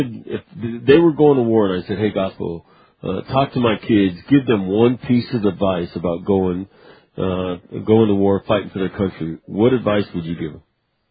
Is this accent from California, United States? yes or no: yes; Sacramento, California, United States; born or raised there